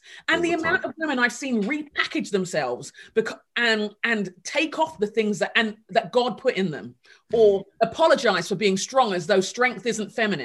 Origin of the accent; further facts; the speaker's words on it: United Kingdom; As a Brit, the amount of times in the US I hear a word and thinking, that's a different word.